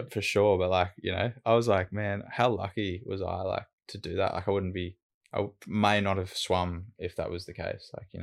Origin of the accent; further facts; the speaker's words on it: Brisbane, Queensland, Australia; So I've grown up in Brizzy and lived in Brizzy my whole life on the south side of Brizzy.